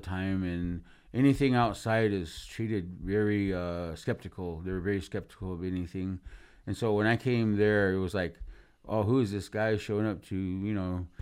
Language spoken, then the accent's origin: English; Winslow, Arizona, United States; I grew up in Winslow too.